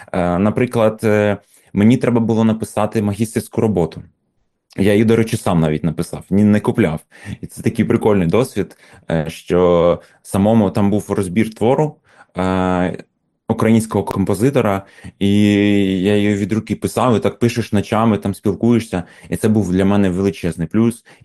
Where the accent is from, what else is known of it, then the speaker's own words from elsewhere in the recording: Sievierodonetsk, Luhansk Oblast, Ukraine; Я взагалі з Сєвєродонецька родом, Луганської області.